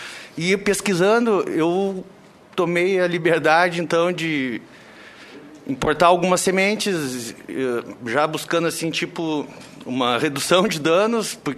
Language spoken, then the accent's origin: Portuguese; Porto Alegre, Rio Grande do Sul, Brazil; eu vim de Porto Alegre para compartilhar com vocês uma experiência